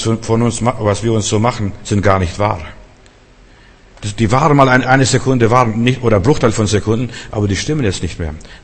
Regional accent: Germany; Ich bin ein Deutscher.

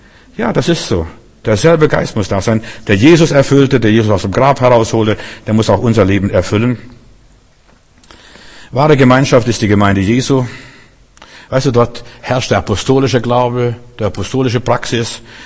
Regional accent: Memel, Klaipėda County, Lithuania; Mein Vater, ich bin da auf dem Land groß geworden, mein Vater, der hat mal Ferkel vom Markt gekauft, wir sind im Memel auf dem Markt

